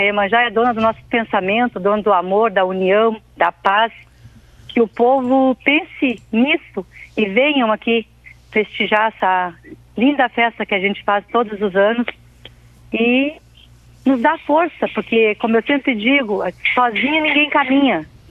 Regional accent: São Lourenço, Brazil; Nasci e me criei aqui em São Lourenço.

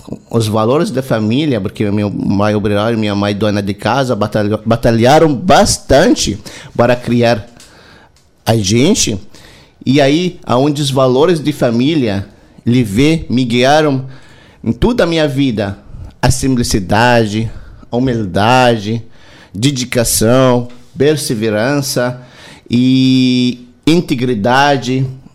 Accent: West Bank, Palestine; Portuguese is a second language; now in São Lourenço, Brazil; eu nasci e cresci numa família tradicional na Cisjordânia, na interior de Falecida, um vilarejo chamado Massa

